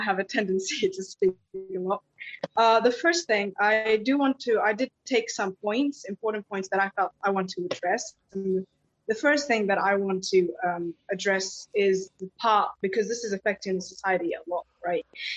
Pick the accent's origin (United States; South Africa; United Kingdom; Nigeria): South Africa; now in Saudi Arabia; I was raised in South Africa. I am originally Sudanese and currently living in Saudi Arabia.